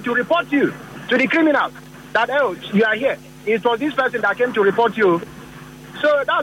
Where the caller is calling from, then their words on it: Port Harcourt, Rivers, Nigeria; I'm calling from Port Harcourt.